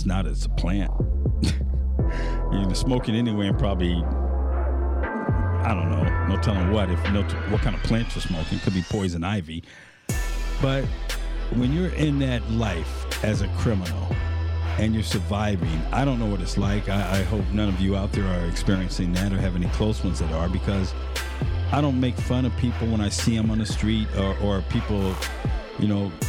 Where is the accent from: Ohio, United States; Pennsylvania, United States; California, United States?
California, United States; San Diego; now in Las Vegas, United States; Look, I'm from San Diego and LA's big brother, so we got made fun of a lot. So now I'm in Vegas.